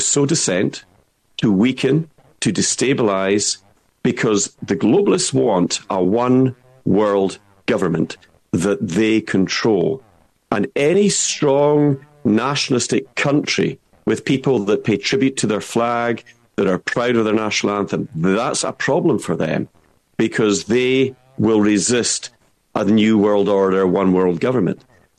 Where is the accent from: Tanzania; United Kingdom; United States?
United Kingdom; Scotland; accent: Scottish; I always like to pretend I'm from the London East End. Of course, that doesn't work too well with my Scottish accent.